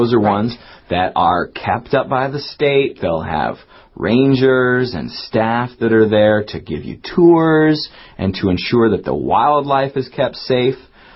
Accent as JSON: {"language": "English", "country": "United States", "said": "And we all know about state parks, because we're all American here."}